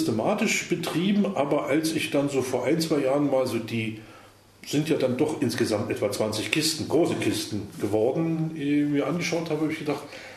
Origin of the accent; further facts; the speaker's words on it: East Germany, Germany; Und die wichtigste Lücke für mich, ich komme aus der DDR